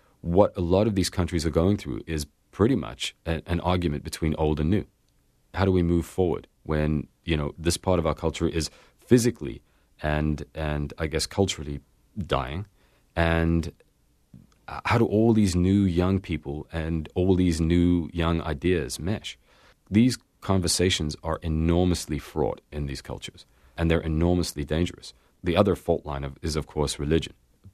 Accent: South Africa; moved away; And as a South African, when I came over to North America, I was a little stunned at how things actually play out.

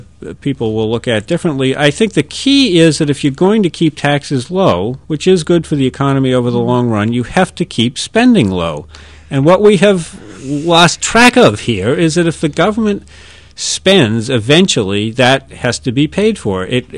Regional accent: Boston, Massachusetts, United States; I come from Boston. We threw the tea into the harbor a long time ago.

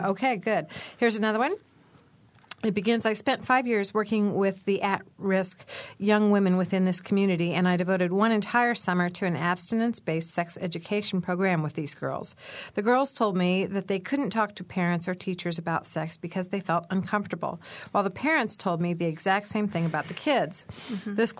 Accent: Iowa, United States; I have a friend from my hometown back in Iowa coming to see the chaos.

